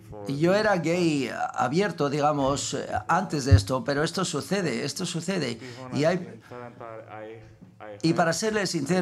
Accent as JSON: {"language": "Spanish", "country": "Romania", "said": "Yo soy rumano"}